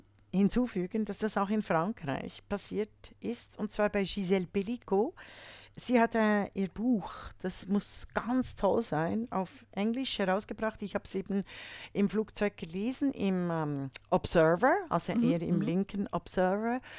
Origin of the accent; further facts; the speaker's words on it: Switzerland